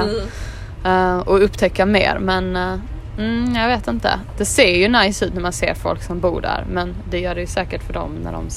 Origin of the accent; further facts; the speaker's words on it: Bjärred, Skåne, Sweden; huset i Bjärred, eller där jag växte upp mest i alla fall